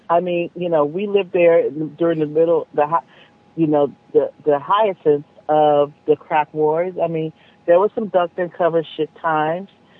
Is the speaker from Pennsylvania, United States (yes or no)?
no; Los Angeles, California, United States; we moved from South Central to West LA when I was 5. And we lived there for like 8 years, which are my formative years.